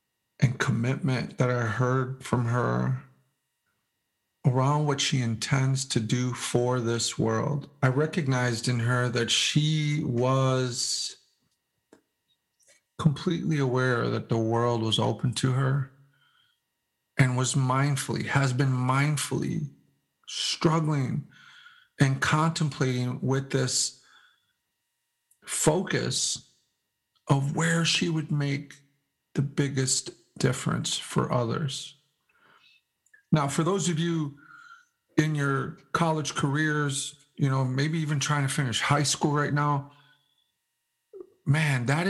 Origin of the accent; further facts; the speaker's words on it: Lubbock, Texas, United States; born there; I'm a Tejano. I was born in Lubbock, Texas.